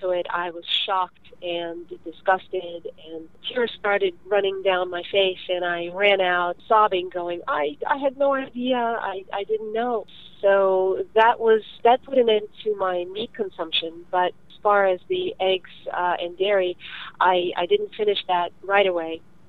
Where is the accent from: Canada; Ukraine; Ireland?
Ukraine; Odesa, Odesa Oblast; now in United States; I am from Ukraine. I was born in Odessa, a beautiful city on the Black Sea in the Ukraine. And my grandparents and my parents were both old generations Ukrainian-Russian Jews, and we decided to come to the United States in 1993